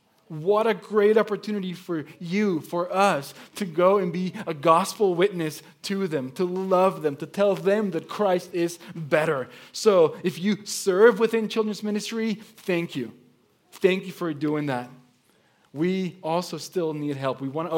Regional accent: Mexico; now in United States; I grew up in Mexico, played soccer all my life

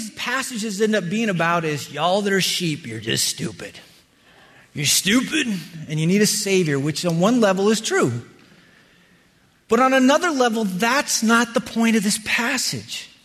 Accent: Wyoming, United States; But I grew up in Wyoming, and growing up in Wyoming, I can promise you, sheep are not the dumbest animals on the planet.

